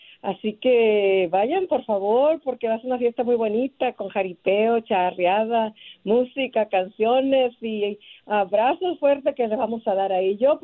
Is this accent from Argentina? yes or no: no; Sinaloa, Mexico; yo cuando era niña, allá en Sinaloa, ya ves que uno jugábamos en la calle